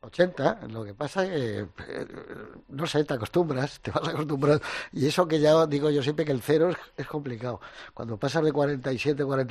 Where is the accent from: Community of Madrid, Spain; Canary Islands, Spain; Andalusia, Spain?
Community of Madrid, Spain; Madrid; also born or lived in Gijón; Yo soy madrileño, como José María García